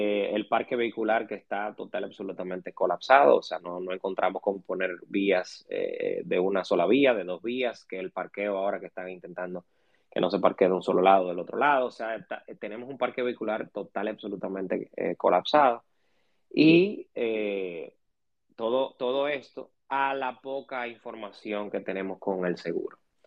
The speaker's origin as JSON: {"language": "Spanish", "country": "Dominican Republic", "said": "como dominicanos, todos no visualizamos que nosotros estamos invirtiendo en una póliza o contrato para nuestro vehículo"}